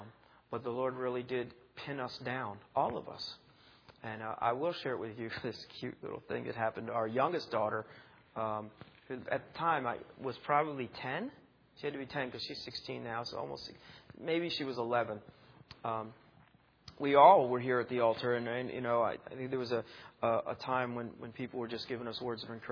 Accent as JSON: {"language": "English", "region": "Maryland", "country": "United States", "tie": "born or raised there", "said": "I never thought I'd leave Maryland. I love Maryland. I was raised in Maryland here since I was 4 years old."}